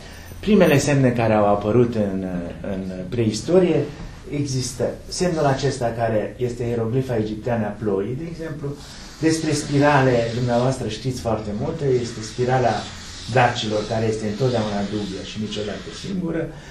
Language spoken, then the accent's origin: Romanian; Maramureș County, Romania; dacă nu eram din Maramureș, pentru că noi suntem aproape, foarte aproape de simboluri și de semnele geometrice